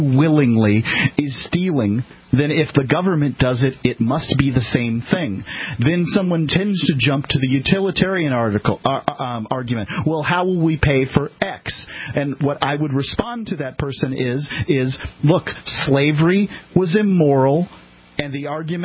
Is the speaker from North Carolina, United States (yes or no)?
no; Florida, United States; By the way, we're both from Florida.